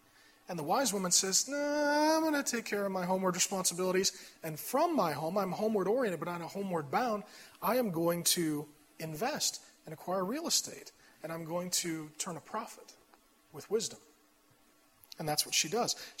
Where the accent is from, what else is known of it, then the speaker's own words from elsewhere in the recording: SeaTac, Washington, United States; I grew up in SeaTac behind the Deja Vu. If you've been there, repent to God. And in my neighborhood, looking back, I was the only kid that I knew that had a father.